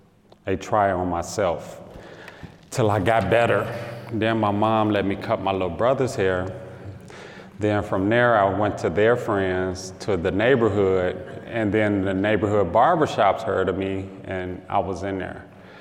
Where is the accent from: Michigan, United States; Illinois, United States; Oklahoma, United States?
Illinois, United States; Chicago; Growing up in Chicago was hard.